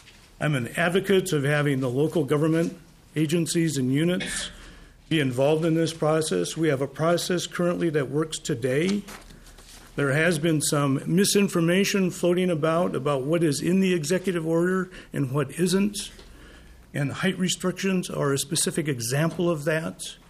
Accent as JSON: {"language": "English", "region": "North Dakota", "country": "United States", "tie": "born or raised there", "lives_now": "St. Paul, United States", "said": "I'm also a resident of St. Paul, have been for 29 years, and I think after growing up in North Dakota, I've been finally assimilated in this city."}